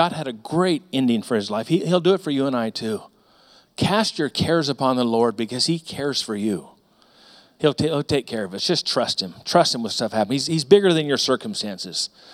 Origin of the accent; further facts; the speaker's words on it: Bakersfield, California, United States; also born or lived in Colorado; I don't want to gross anybody out, but this city, this is my hometown. I'm a BHS driller. I've been Valley Bible since 1978. I'm a Valley head, if you remember that t-shirt back in the day. I'd love to have some of my ashes here in Bakersfield